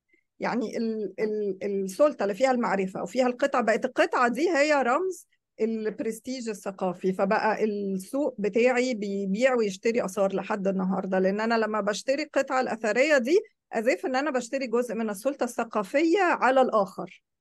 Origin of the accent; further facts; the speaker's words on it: Egypt; فالعلم ده احنا كمصريين بقى فضلنا متأخرين فيه جدا